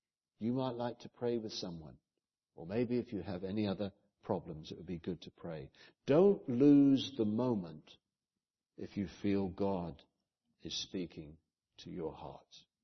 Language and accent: English; United Kingdom; We're all from different countries. I'm from Britain.